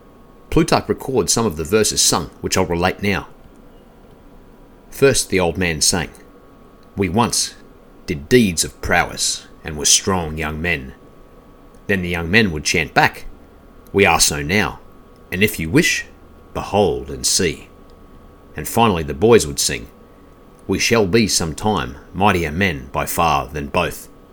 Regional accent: Australia; the many varied indigenous peoples of my home country, Australia.

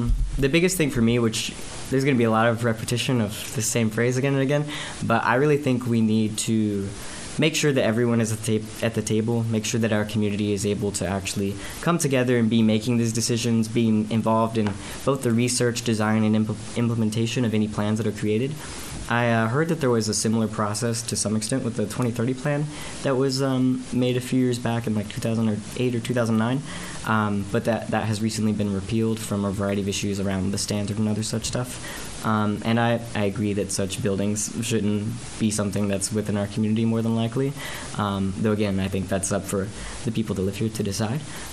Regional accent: Wilkes, United States; I'm from Wilkes originally as well.

